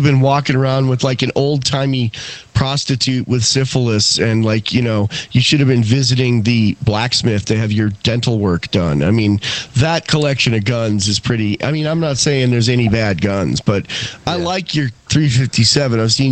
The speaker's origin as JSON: {"language": "English", "region": "California", "country": "United States", "lives_now": "Wyoming, United States", "said": "When I first got to Wyoming, you know, we came from California"}